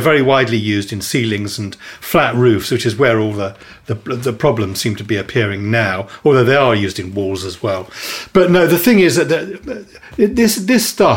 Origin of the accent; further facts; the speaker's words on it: Dartford, South East England, United Kingdom; born there; I was born in Dartford, so I'll say Raak.